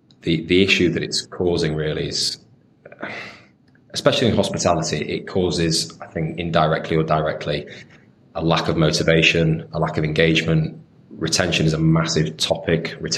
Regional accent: Harrogate, Yorkshire and the Humber, United Kingdom; I was sat in a restaurant in my hometown in Harrogate.

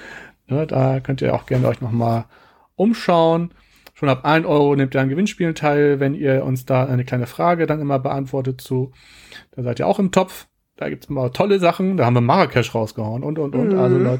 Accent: Hamburg, Germany; Ich komme aus Hamburg und Umgebung.

